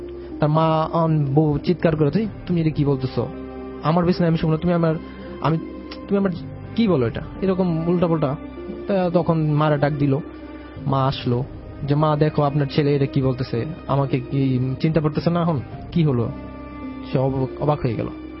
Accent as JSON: {"language": "Bangla", "town": "Gazipur", "region": "Dhaka Division", "country": "Bangladesh", "tie": "born or raised there", "lives_now": "Dhaka, Bangladesh", "said": "আমি গাজীপুর, আমার বাড়ি হলো গাজীপুর, আমি ঢাকা থাকি এখন মিরপুরে"}